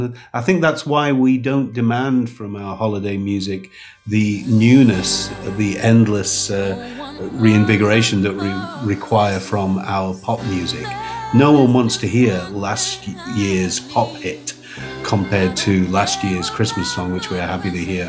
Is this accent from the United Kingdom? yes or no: yes; United Kingdom; now in United States; as a relatively recent immigrant to the US, as a Brit